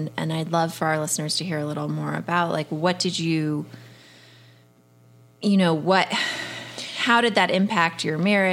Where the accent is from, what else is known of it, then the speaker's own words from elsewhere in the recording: Houston, Texas, United States; I remember growing up in Houston that like if a stranger's car like parked in front of your home, it was like a weird thing.